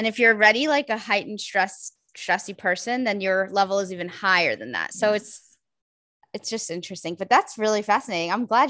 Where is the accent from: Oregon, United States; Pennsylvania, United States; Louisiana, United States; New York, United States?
New York, United States; Great Neck; I'm from Great Neck.